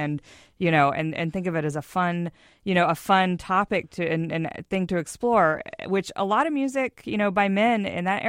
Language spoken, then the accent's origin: English; Texas, United States; also born or lived in Mississippi; but I'm from Texas and Mississippi, so you know, I'm legit.